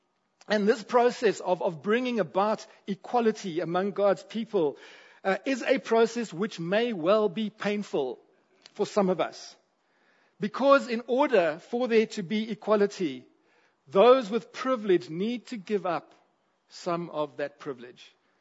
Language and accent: English; Vanderbijlpark, Gauteng, South Africa; As a kid growing up in Vanderbijl Park, there was incredible animosity between the English-speaking and the Afrikaans-speaking.